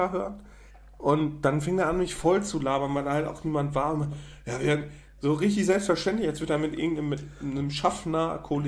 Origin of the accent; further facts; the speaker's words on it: North Rhine-Westphalia, Germany; Das ist alles so auf Rasfeld, das ist alles so eine Ecke. Also Münsterland. Das ist also die Ecke, wo ich groß geworden bin.